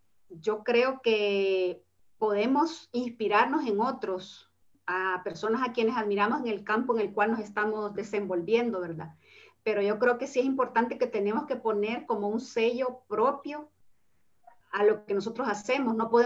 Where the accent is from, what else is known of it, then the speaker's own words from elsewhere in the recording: El Salvador; yo en el año 2011 inicié un proceso de crecimiento grupal en mi país, en El Salvador.